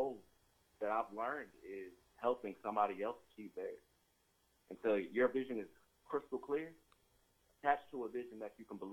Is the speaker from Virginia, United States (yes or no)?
yes; Bell City, Virginia, United States; also born or lived in Atlanta, Georgia; I am from Bell City, Virginia, by way of Atlanta, Georgia.